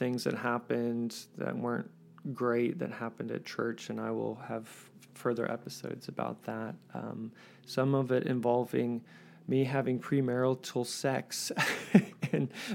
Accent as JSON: {"language": "English", "town": "Waco", "region": "Texas", "country": "United States", "tie": "born or raised there", "said": "I was born and raised in Waco, Texas."}